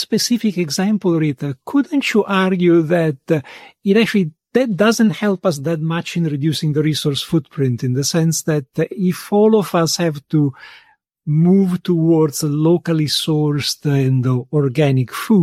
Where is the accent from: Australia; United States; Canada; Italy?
Italy; You know, I'm originally from Italy and often I go back. And when I go back, I'm from a small town in the center north of Italy. It's an area which has a strong agricultural tradition.